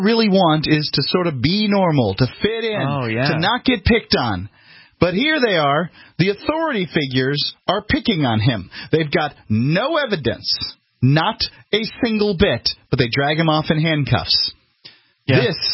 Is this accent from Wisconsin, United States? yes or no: no; Georgia, United States; accent: Georgia accent; I think it's my Georgia accent.